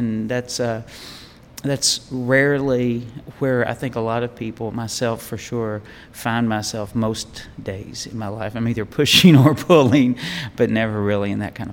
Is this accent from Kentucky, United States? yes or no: yes; Kentucky, United States; So when I was growing up, I grew up in Eastern Kentucky, and you know, I loved to go out into the woods and stuff when I was a kid